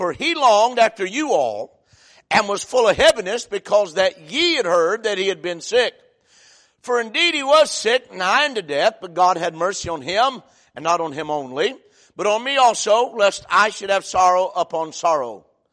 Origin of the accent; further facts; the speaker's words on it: Ohio, United States; I was about 14. And I was raised in Ohio.